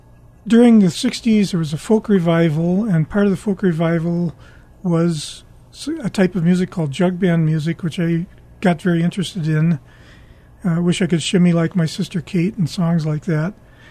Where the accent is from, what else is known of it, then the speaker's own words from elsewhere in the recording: Minnesota, United States; We're both from Minnesota originally and back in Minnesota happily.